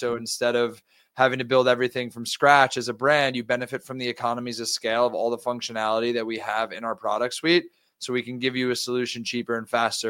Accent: New York, United States; Quick background on myself. I grew up in New York.

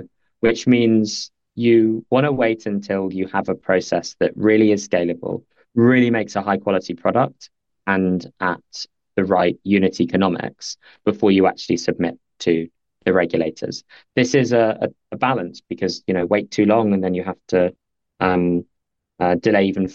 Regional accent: London, United Kingdom; Well, I'm a Londoner, perhaps I'm biased

